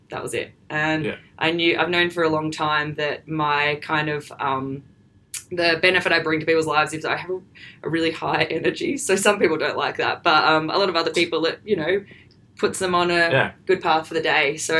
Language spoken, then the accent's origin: English; Melbourne, Victoria, Australia; but I guess I'm from Melbourne here.